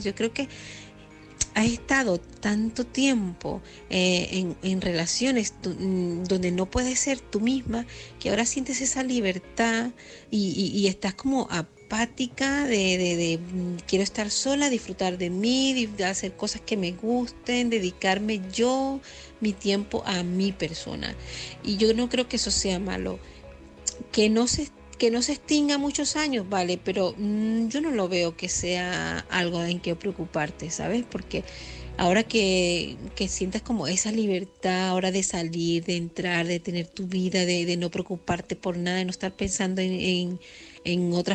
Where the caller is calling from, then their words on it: Murcia, Region of Murcia, Spain; corresponsal de Murcia.